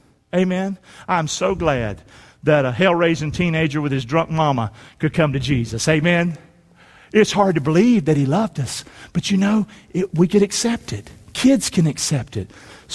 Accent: North Carolina, United States; I'm from North Carolina.

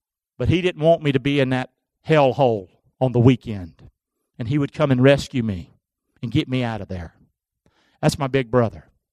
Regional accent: Rockingham, North Carolina, United States; I want to take you back to my hometown, Rockingham, North Carolina. It's where I was born, where I was raised. Proud of it.

